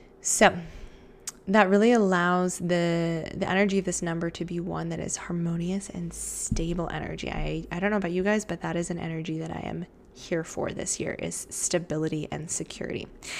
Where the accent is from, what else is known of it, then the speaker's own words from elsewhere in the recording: United States; especially in my home country of the US